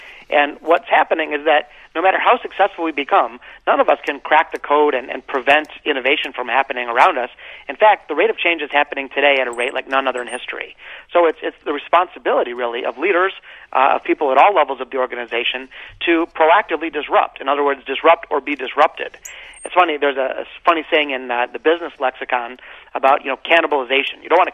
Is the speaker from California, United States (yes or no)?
no; Detroit, Michigan, United States; It's funny, growing up in Detroit, I would always hear people at GM at all levels